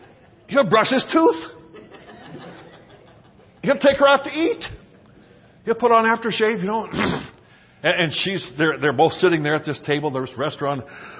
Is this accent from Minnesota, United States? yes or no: no; South Dakota, United States; You know, I came from South Dakota, and in January and February, we had snow and ice and blizzards and harsh winters.